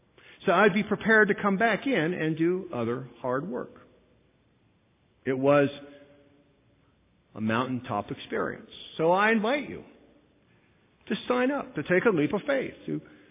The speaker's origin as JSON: {"language": "English", "region": "Illinois", "country": "United States", "tie": "born or raised there", "said": "I grew up in Illinois. Illinois, you haven't seen a blizzard."}